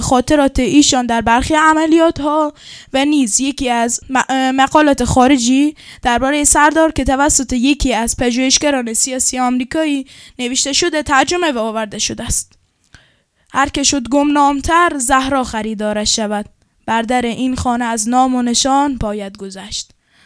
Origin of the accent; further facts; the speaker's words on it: Kerman, Iran; born there; فرمانده سپاه هفتم صاحب الزمان کرمان هستم. در سال 1337 در کرمان به دنیا آمدم.